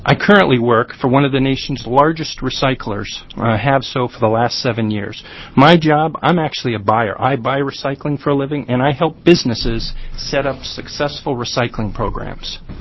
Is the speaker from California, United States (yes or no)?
no; Portland, Oregon, United States; I hail from Portland. I'm actually a constituent of Senator Avakian's.